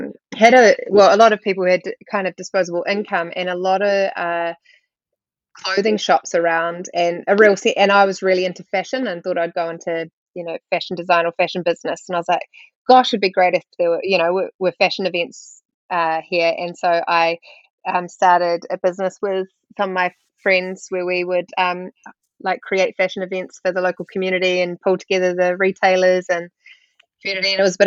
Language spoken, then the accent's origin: English; Bay of Plenty, New Zealand; also born or lived in United States; I grew up around Manurewa and Tauranga in Omokoroa and Te Puna, and Mount Maunganui, which was just a wonderful place to grow up. And then for middle school and elementary school, part of elementary school, I did move to the States.